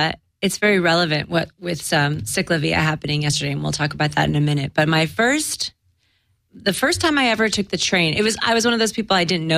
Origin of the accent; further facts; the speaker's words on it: St. Louis, Missouri, United States; now in Los Angeles, United States; I grew up in St. Louis, Missouri, outside of St. Louis, in the suburbs of St. Louis. And I moved here 11 years ago.